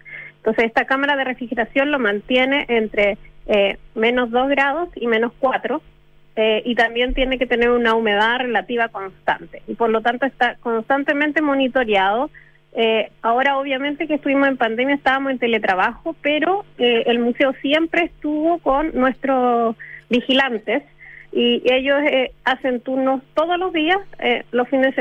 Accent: Chile; como chilenos también tenemos que entendernos parte de todo ese proceso, porque nosotros somos un mix, estamos mestizados

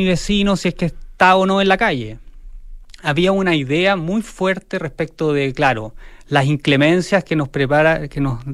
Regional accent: Magallanes and Chilean Antarctica, Chile; moved away; Soy chileno, estoy haciendo patria, como esa expresión, ¿no? Hago patria aquí. Y puedo ser perfectamente, claro, magallánico y a su vez chileno.

